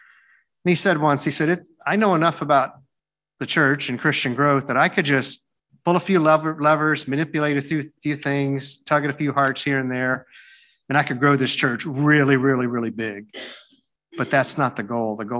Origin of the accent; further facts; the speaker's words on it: Deep South, United States; I grew up in the Deep South in the 60s, and segregation was still in effect in places.